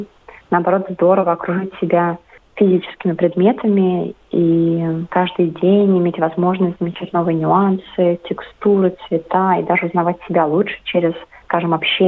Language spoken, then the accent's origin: Russian; Russia; now in Sydney, Australia; 10 лет назад я уехала из России, пожила немножко в Европе, в Азии, и переехала в Сидней в феврале 2021 года.